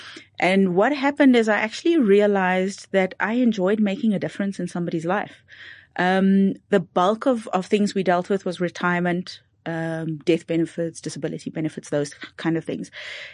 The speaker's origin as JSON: {"language": "English", "town": "Cape Town", "region": "Western Cape", "country": "South Africa", "tie": "born or raised there", "said": "I grew up, I was born in Cape Town, in the home that my folks still stay in."}